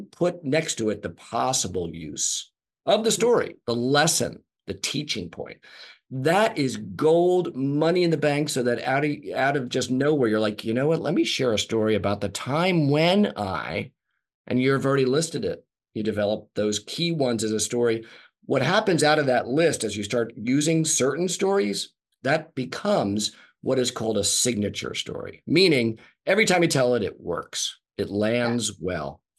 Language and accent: English; Philadelphia, Pennsylvania, United States; I'm from Philly.